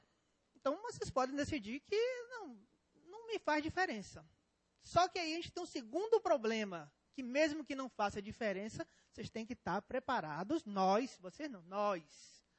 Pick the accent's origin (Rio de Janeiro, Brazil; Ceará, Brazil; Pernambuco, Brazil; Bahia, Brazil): Bahia, Brazil; Itabuna; now in Formosa, Brazil; Minha cidade hoje é Formosa, mas a cidade de onde eu vim é Itabuna, no sul da Bahia.